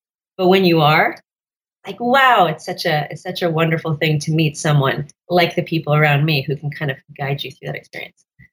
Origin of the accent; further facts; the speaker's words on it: Texas, United States; And I'm from Dallas. You know, I'm from actually an hour north of Dallas is where I grew up.